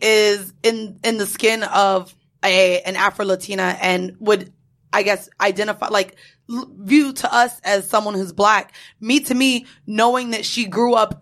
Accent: Florida, United States; Yeah, now, because, I mean, we're from Florida.

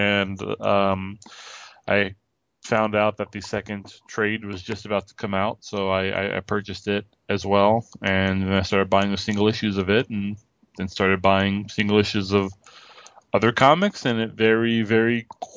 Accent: San Antonio, Texas, United States; born there; now in Indiana, United States; I live in Indiana right now. I was born in San Antonio, Texas, and kind of bounced around quite a bit through my late teens and early adulthood before ending up in Indiana.

